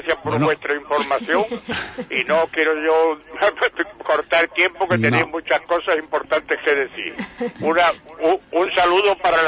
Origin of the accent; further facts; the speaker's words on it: Cueva de la Mora, Andalusia, Spain; Cueva de la Mora, pero estoy matriculado en Armonacé. Entonces, yo me considero Huelva y soy un enamorado de Huelva.